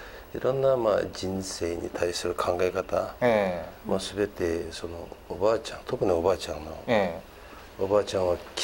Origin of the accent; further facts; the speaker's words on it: Hami, Xinjiang, China; Japanese is a second language; まあ生まれて、まあ、何ヶ月後、まあ、うん、私を育てた、 はい、 ふるさとのコモン、中国語でハミって言うんですけども。